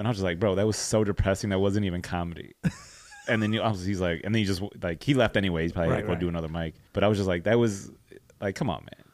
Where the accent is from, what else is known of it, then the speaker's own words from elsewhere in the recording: United States; I'm from the North Side, so it's not like I snuck my way.